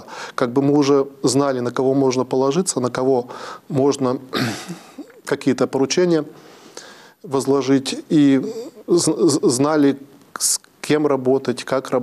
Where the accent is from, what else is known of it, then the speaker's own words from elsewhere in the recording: Urals, Russia; Хоть я всю жизнь прожил здесь, на Урале, как бы коренной уралец